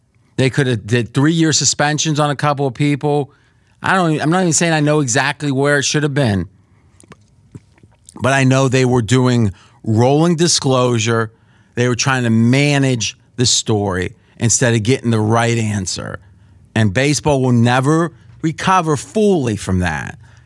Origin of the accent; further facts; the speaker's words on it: Pittsburgh, Pennsylvania, United States; And I grew up around Pittsburgh